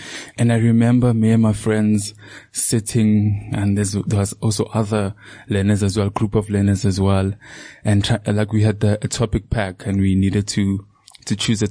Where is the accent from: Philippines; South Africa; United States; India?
South Africa; Leandra, Mpumalanga; So growing up in Leandra was not the worst, but it wasn't great. Our house was built next to a soccer stadium.